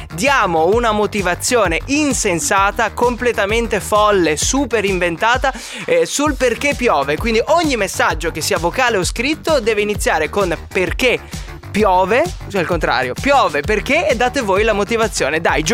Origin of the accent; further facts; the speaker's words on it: Friuli-Venezia Giulia, Italy; io non lo so e sono friulano al 100%.